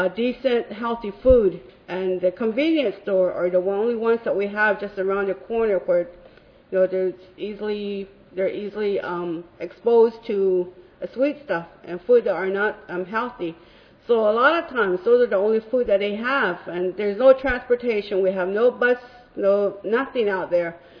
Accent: United States; As Jody mentioned, I'm from the Navajo Nation.

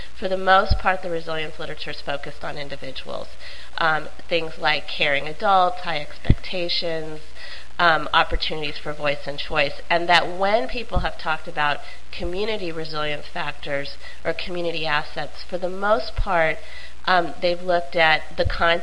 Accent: Oakland, California, United States; I come from Oakland in California

